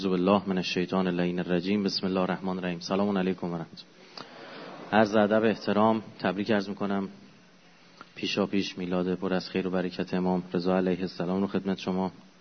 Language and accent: Persian; Iran; به عنوان یه ایرانی نمیتونم بپذیرم، نمیتونم تحمل کنم